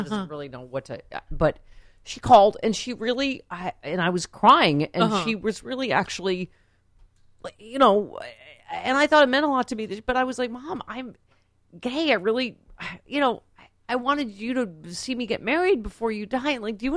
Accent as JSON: {"language": "English", "town": "Lockport", "region": "New York", "country": "United States", "tie": "born or raised there", "also_born_or_lived": "Charlotte area, North Carolina", "said": "I'm not from there. I grew up in Lackport, New York, which is up in transit from Cheektowaga, Lackawanna, and Tanawanda outside Buffalo."}